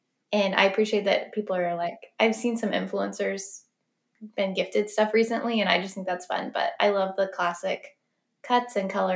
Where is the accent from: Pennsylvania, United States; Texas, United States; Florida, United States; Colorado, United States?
Florida, United States; I grew up in Florida. So it's like a dress, sandals, you're done.